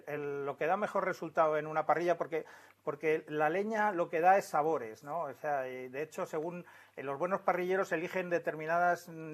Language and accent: Spanish; Asturias, Spain; Y mira, te lo digo yo que soy asturiano.